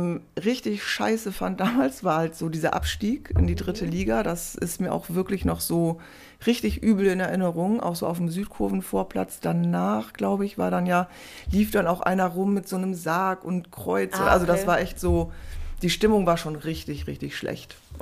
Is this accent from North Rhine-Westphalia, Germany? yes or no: yes; Essen, North Rhine-Westphalia, Germany; also born or lived in Freiburg / Heidelberg / Bad Oldesloe; now in Hamburg, Germany; Ganz ursprünglich aus Essen. Dann habe ich über Freiburg und Heidelberg den Weg nach hier oben, erst nach Bad Oldesloe und dann nach Hamburg gefunden.